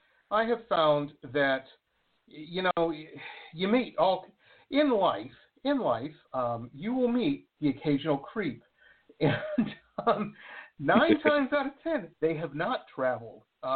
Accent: Detroit, Michigan, United States; and I grew up in Metro Detroit, and I remember it kind of came through the pipeline.

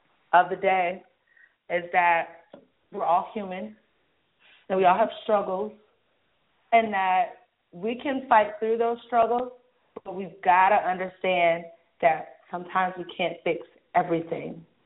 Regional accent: Detroit, Michigan, United States; I grew up in Detroit, and I looked up to all these amazing people

